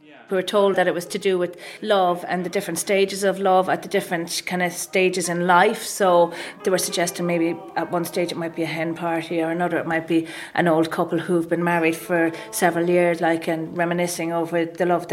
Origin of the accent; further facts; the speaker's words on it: Carlow, Leinster, Ireland; I'm from Carlow originally.